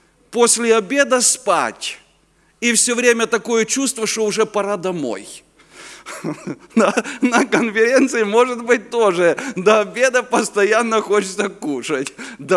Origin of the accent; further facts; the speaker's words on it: Kyiv, Ukraine; я приехал с Киева, с Украины